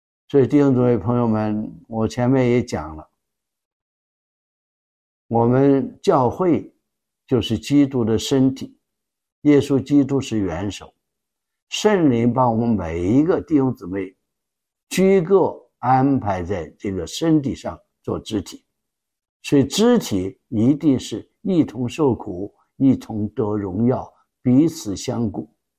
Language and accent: Chinese; China; 因为受中国文化的影响啊，我们中国人就不太善于这公开的表示称赞啊，表示感谢，心里有，但是就不愿意说出来。